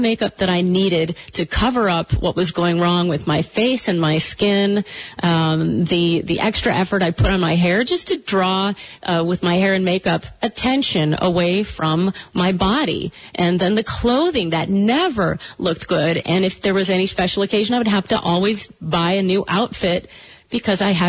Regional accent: Michigan, United States; I grew up in Michigan eating hydrogenated this and that and artificial margarine.

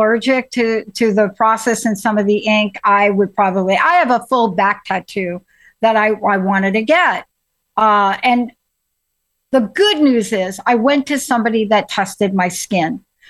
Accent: New Jersey, United States; And we grew up in New Jersey, which I think was one of the first lottery states.

